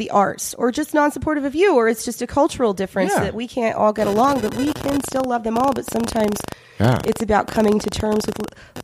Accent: Compton, California, United States; I don't mess around. I'm from Compton, basically.

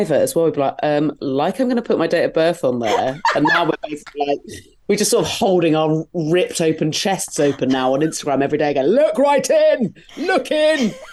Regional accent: South West England, United Kingdom; I grew up in Dorset and there weren't, that I was aware of, live comedy clubs.

